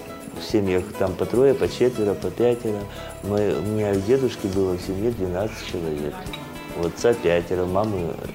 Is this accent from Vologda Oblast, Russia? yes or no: yes; Lipin Bor, Vologda Oblast, Russia; Я с Вологодской области, из небольшого райцентра сельского, из красивого места, села Липинбор называется. На берегу большого-большого белого озера, красивого жемчужина нашего северного белозерья.